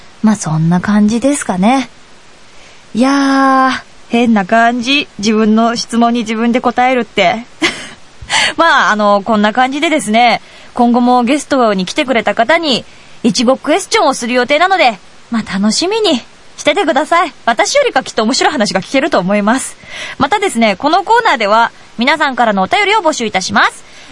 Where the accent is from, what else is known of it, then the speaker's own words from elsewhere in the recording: Yokohama, Kanagawa, Japan; まあ、一応横浜の浜っ子なんですけどね。